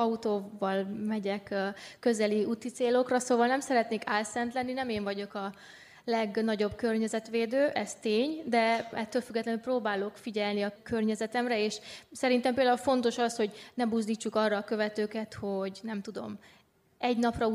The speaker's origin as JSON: {"language": "Hungarian", "region": "Transylvania", "country": "Romania", "said": "Én erdélyi vagyok, és haza is repülővel megyek, mert a vonat az 11 óra lenne."}